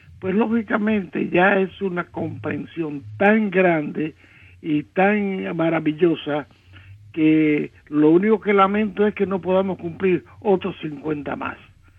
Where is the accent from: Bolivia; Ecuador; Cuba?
Cuba; also born or lived in Spain; now in United States; Como cubanos que somos, abandonar el país, perseguido por la tiranía comunista que ensangrienta nuestra tierra, ir a otras tierras, a España, que nos acogió cuando salimos exiliados, llegar aquí a Estados Unidos, rehacer nuestras vidas por segunda vez